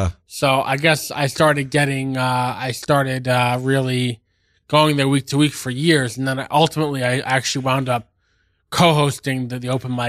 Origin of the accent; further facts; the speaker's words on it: Staten Island, New York, United States; because I grew up in Staten Island and wasn't too much to do.